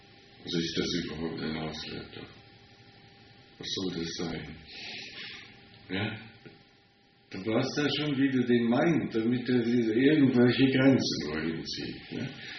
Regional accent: Luxembourg; first language Luxembourgish; German is a second language; Ja, ich komme aus Luxemburg.

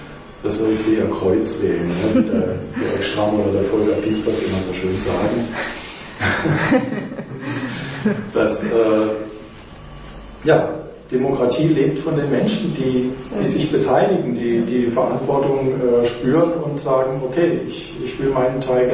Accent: Freiburg, Baden-Württemberg, Germany; Ich komme aus Freiburg. Bei uns gibt es ein Regionalgeld

